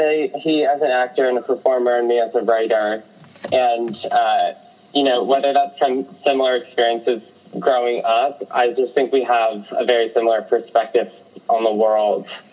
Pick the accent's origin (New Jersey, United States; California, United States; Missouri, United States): New Jersey, United States; I had just finished up film school and moved back home to New Jersey to live with my mom in my hometown.